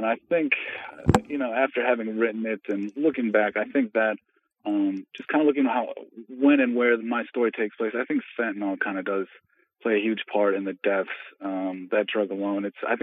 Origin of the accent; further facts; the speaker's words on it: Green Bay, Wisconsin, United States; I grew up in Green Bay, Wisconsin, and I'm, from the suburbs, where the suburbs kind of meet the inner city.